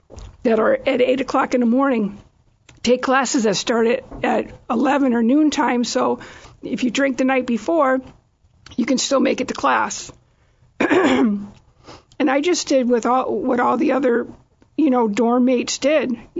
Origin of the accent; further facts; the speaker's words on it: Holyoke, Massachusetts, United States; I'm from Holyoke.